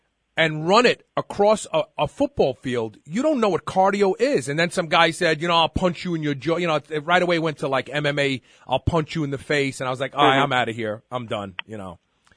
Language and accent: English; Brooklyn, New York, United States; I mean, I'm from Brooklyn, and I always would pronounce it